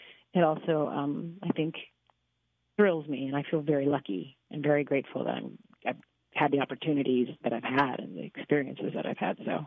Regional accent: Fresno, California, United States; In my hometown of Fresno, California. And that was the beginning of the journey for me.

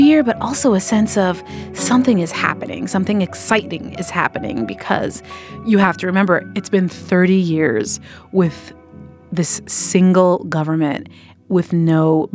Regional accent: Sudan; now in United States; turmoil happening in my home country of Sudan.

